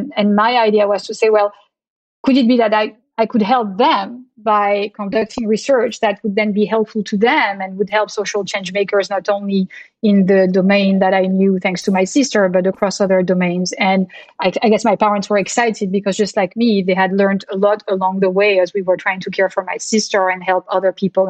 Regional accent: France; So I grew up in France, as we've been discussing, right?

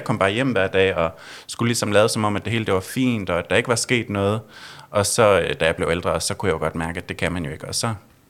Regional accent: Hjørring, North Denmark Region, Denmark; born there; Jeg er født i Hjørring i Nordjylland.

